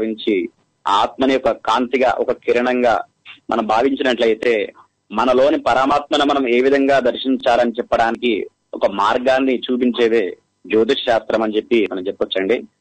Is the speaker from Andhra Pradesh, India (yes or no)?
no; Jangaon, Telangana, India; మాది తెలంగాణలోని జనగామ జిల్లా.